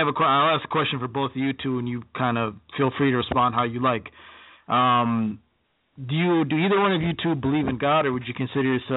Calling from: St. Paul, Minnesota, United States; calling from St. Paul, Minnesota.

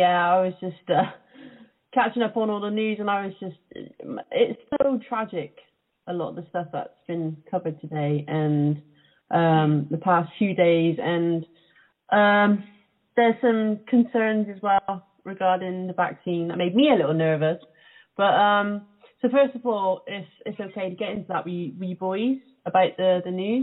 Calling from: Cheltenham, South West England, United Kingdom; Okay, so the town I'm broadcasting from is Cheltenham.

